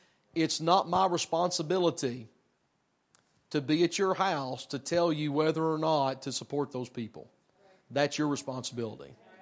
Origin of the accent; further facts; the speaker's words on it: Tennessee, United States; There was one day it was like there was a really, I'm a redneck from Tennessee, all right, but hold on now.